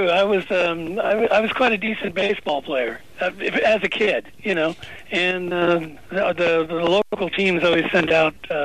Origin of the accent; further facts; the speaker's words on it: California, United States; also born or lived in New York, United States; Well, I was actually brought up in California. I was born in New York.